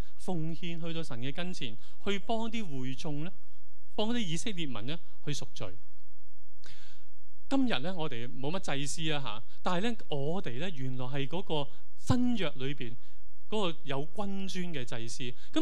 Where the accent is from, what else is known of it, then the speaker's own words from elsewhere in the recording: China; 我们中国人的角度，圣洁呢就好像呢完美无瑕